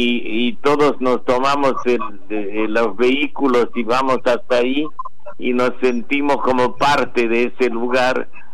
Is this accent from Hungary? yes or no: yes; Hungary; Spanish is a second language; now in Argentina; yo que vine de Hungría